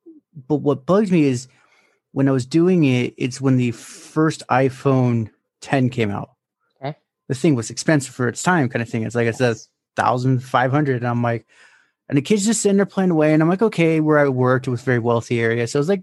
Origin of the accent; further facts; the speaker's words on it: California, United States; California.